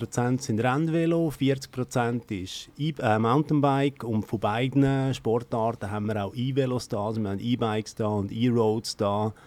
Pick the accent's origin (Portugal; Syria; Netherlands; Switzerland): Switzerland; Glarus; now in Bern, Switzerland; Also ich selber wohne auch in Bern, und man hört zwar meinem Dialekt nicht an. Ich komme aus dem Glarnerland, aber ich bin schon bald 20 Jahre Region Bern